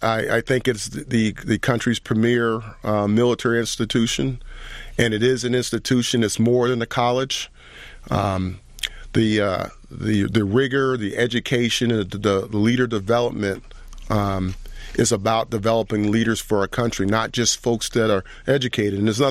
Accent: the South, United States; And so I think those experiences of growing up in the South, they were very, looking back, they were very transformative

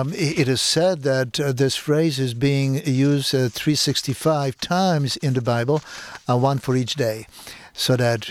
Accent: Nowy Targ, Lesser Poland, Poland; I was born in the city of Nowy Targ, which is the southern region of Podhale region by the Tatra Mountains that border between Slovakia and Poland.

